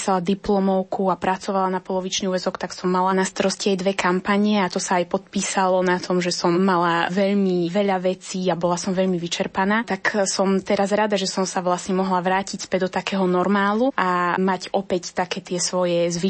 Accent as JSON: {"language": "Slovak", "town": "Pezinok", "region": "Bratislava Region", "country": "Slovakia", "said": "ja mám 26 rokov a pochádzam z Pezinka. Momentálne pracujem teda v Bratislave na plný úväzok"}